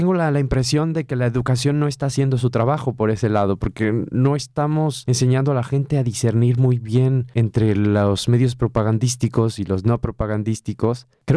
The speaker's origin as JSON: {"language": "Spanish", "country": "Mexico", "lives_now": "Poland", "said": "como un mexicano que estudia filología polaca aquí en Polonia"}